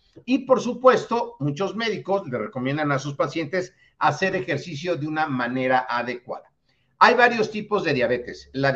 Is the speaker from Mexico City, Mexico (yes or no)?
yes; Mexico City, Mexico; de la Ciudad de México.